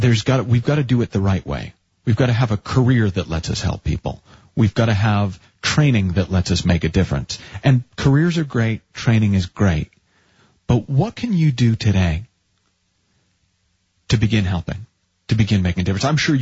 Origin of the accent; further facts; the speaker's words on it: Massachusetts, United States; Oh, well, I grew up in Massachusetts, and as a teenager, I'm sure that had I known there was a Belchertown, it would have made me very happy.